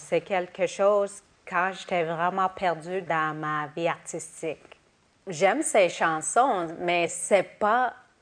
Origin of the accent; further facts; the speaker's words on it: Canada; first language iu; French is a second language; J'écris beaucoup en inuktitut parce que c'est ma langue maternelle, puis c'est évidemment la langue que je suis très confortable d'utiliser.